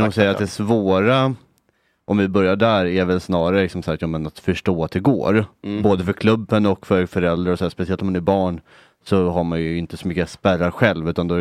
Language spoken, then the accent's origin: Swedish; Stockholm, Stockholm County, Sweden; alltså jag kommer ju från Stockholm där det finns mycket aktiviteter från början